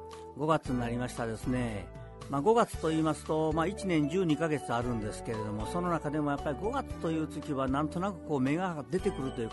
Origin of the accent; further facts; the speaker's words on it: Kobe, Hyogo, Japan; 僕ら子供の頃は兵庫区に住んでたんですけども